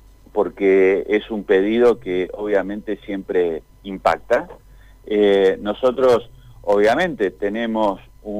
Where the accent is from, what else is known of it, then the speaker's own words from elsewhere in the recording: Argentina; acá somos fáciles los argentinos para poner títulos